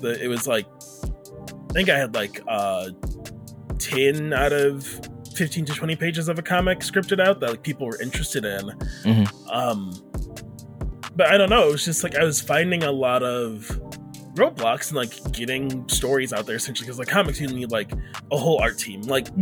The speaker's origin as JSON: {"language": "English", "town": "Detroit", "region": "Michigan", "country": "United States", "tie": "born or raised there", "said": "Well, no, so I'm from Detroit, actually. Okay, I grew up in Detroit, but I moved out here for school and just stayed."}